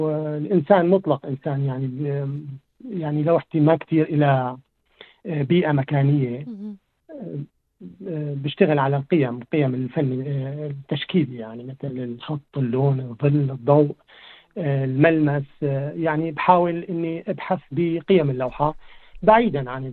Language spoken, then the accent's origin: Arabic; Deir ez-Zor, Deir ez-Zor Governorate, Syria; also born or lived in Damascus; now in Sweden; فانا يعني منين عشت فترة بعدين بدمشق، بعدين أنا من دير الزور